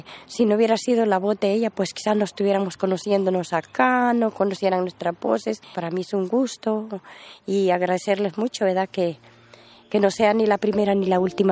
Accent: Río Blanco, Intibucá, Honduras; vengo de la comunidad de Río Blanco, Honduras.

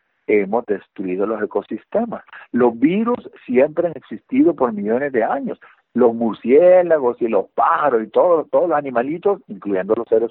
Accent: El Salvador; Fíjate lo que está pasando aquí en mi país, El Salvador.

